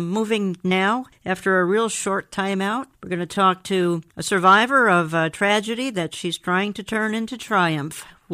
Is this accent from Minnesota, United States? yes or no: yes; Minnesota, United States; I never thought I'd live to see the day where in my hometown of the Twin Cities, the land of 10,000 lakes and 10,000 churches, only two of those churches would preach on the rapture.